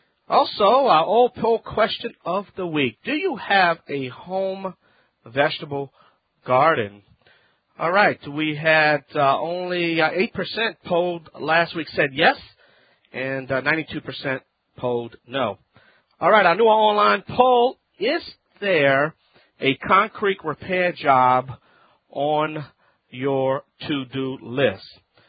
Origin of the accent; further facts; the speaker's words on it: New Orleans, Louisiana, United States; My hometown, New Orleans, Louisiana.